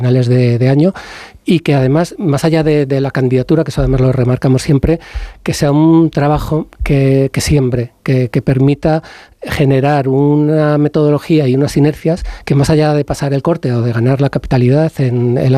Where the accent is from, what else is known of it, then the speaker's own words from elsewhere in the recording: Madrid, Community of Madrid, Spain; yo vengo de Madrid, no soy asturiano